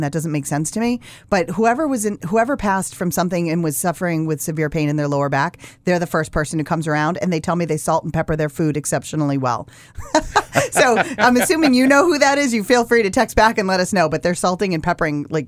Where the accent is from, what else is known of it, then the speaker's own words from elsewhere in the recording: Massachusetts, United States; I didn't get the correct key when I was young and growing up in Massachusetts on a radio show.